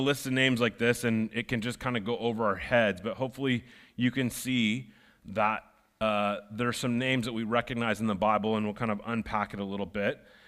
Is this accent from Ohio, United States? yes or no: no; Iowa, United States; I grew up in Iowa, they lived on a farm